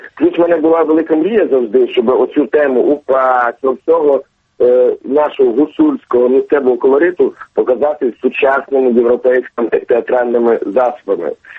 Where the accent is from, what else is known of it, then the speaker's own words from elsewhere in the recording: Kosiv, Ivano-Frankivsk Oblast, Ukraine; ми з одного регіону, вона з Буковини, я з Галичини, я з Косово, з Івано-Франківської області.